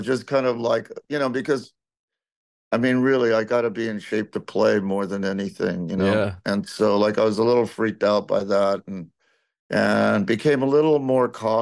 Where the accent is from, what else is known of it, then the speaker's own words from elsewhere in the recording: Texas, United States; and because I've been playing so long, and I'm from Texas, people expect a certain thing.